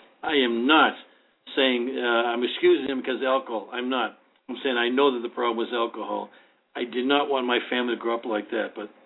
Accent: East Coast, United States; growing up on the East Coast, we didn't have a car. We had nothing.

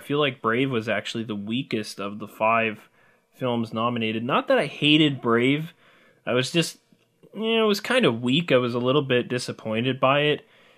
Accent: Canada; It would have been nice if it went to War Witch, the Canadian film, just because we're Canadian.

